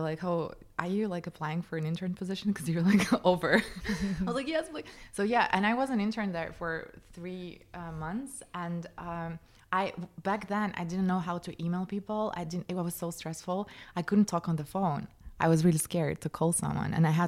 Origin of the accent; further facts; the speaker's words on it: Moscow, Russia; Yeah, because in our country, I grew up in Moscow, in Russia.